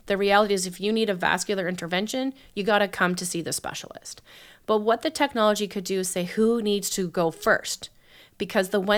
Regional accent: St. John's, Newfoundland and Labrador, Canada; I grew up in St. John's, mm-hmm. Went to school there and spent my time in undergrad and med school at Memorial, and then went on to Toronto to finish my plastic surgery residency

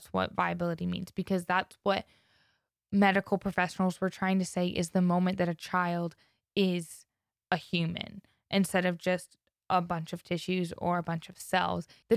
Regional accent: Ohio, United States; I'm going to pick on my home state of Ohio in this episode

